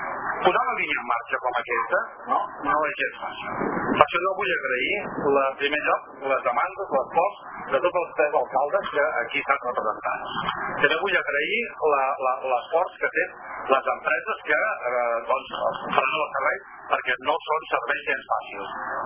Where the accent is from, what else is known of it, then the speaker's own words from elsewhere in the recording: Catalonia, Spain; jo soc del Penedès